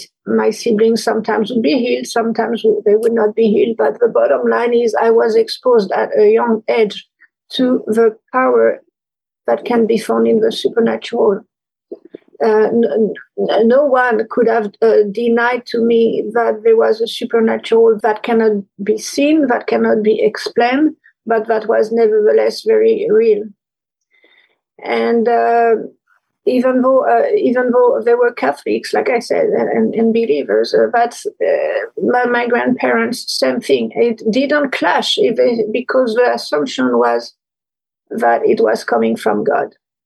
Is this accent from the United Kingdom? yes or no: no; France; English is a second language; now in United States; as my accent may have hinted, I grew up in France. I still am a French citizen living in the US, although I have double citizenship now. But I grew up in France, and like many French people, I grew up in a Catholic culture. I grew up Catholic.